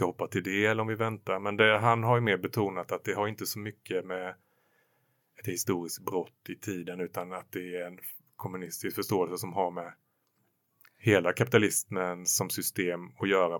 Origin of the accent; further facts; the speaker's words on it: Sweden; Helst skulle de ju ske på franska och engelska samtidigt med tolkning och annat, och som svensk tyckte man ju det var också väldigt jobbigt emellanåt.